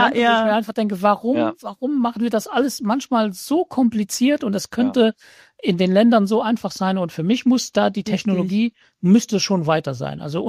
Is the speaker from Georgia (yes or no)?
no; Luxembourg; also ich komme jetzt aus dem Land Luxemburg, da hatten wir schon in Ende der 90er Jahren hatten wir schon diese Ticketmaschinen beim Bäcker